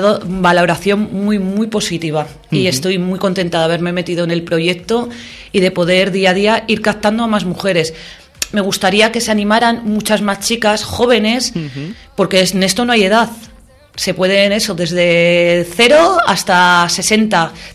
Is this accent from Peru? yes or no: no; Candelario, Castile and León, Spain; Yo soy de Candelario y lidero aquí en Béjar